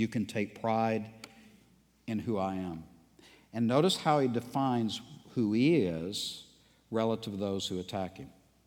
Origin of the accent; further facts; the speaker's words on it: United States; There once was a time that when I was growing up in America, you could actually assume that most people understood that there was a sovereign and righteous God